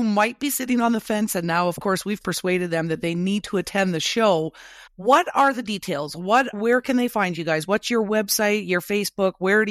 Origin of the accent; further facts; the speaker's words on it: Canada; one thing that I notice as a Canadian when I go down to the American shows